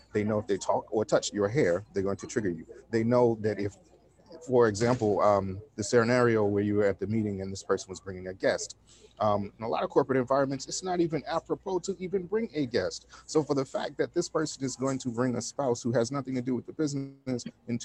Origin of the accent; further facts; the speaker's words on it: New York City, New York, United States; I grew up in New York City in the 80s.